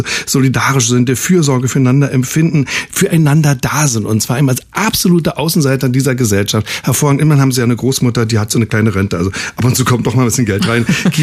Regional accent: East Germany, Germany; auch bei uns im Osten, kann ich mich erinnern, wurde auch zum Beispiel sehr, sehr viel Eierlikör getrunken bei meiner Oma

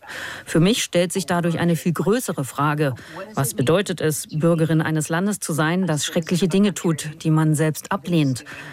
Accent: United States; German is a second language; Als Amerikanerin sehe ich jetzt noch deutlicher die Parallelen.

